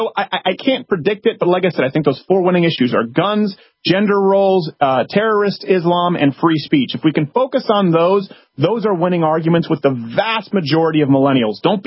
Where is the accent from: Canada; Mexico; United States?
Canada; I was raised in Canada too.